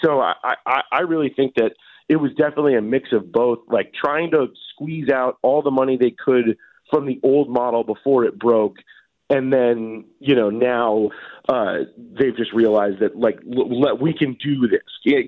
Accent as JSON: {"language": "English", "region": "Oregon", "country": "United States", "tie": "born or raised there", "said": "I mean, how many we grew up in Oregon?"}